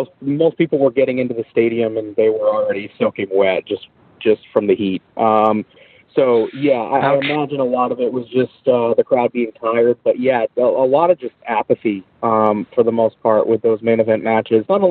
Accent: Maine, United States; I am not. I am from. I'm from Maine. So we travel down here.

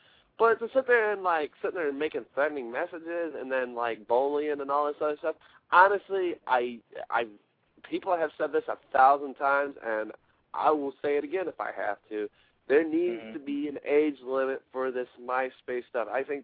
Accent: Rockford, Illinois, United States; I mean, I do have cousins in my hometown of Rockford.

